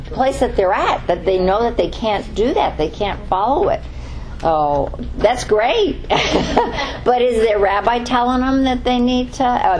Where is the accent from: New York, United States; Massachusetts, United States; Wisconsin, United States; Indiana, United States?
New York, United States; And I'm from New York, so that's just typical.